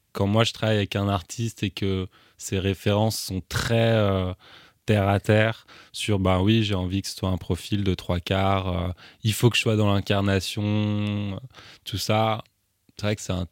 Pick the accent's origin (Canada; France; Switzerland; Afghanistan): France; Paris, Île-de-France; born there; Je vis et je travaille et je suis né à Paris.